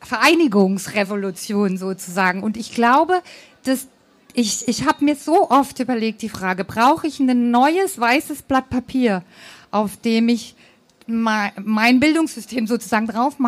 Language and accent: German; Stuttgart, Baden-Württemberg, Germany; ich war halt mal dabei in Stuttgart, ich komme auch aus Stuttgart